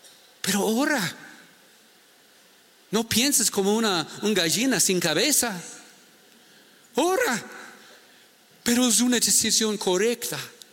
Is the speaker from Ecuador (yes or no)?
yes; Ecuador; Porque somos ecuatorianos, saltamos.